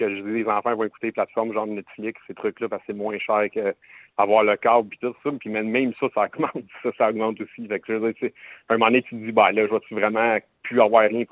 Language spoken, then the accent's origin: French; Montreal, Quebec, Canada; now in Sainte-Thérèse, Canada; Je viens de Montréal, mais maintenant, je suis à Sainte-Thérèse.